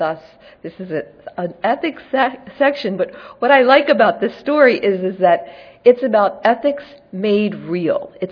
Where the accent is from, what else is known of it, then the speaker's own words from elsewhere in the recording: Virginia, United States; I'm from Virginia, so you could figure that out.